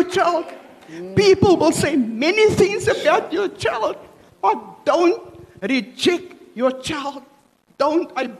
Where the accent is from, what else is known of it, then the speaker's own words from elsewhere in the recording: Mitchell's Plain, Western Cape, South Africa; Beacon Valley, Mitchell's Plain.